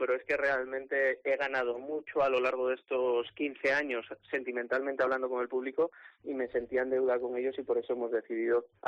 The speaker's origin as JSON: {"language": "Spanish", "region": "Cantabria", "country": "Spain", "said": "la ventaja es que yo soy de aquí, de Cantabria"}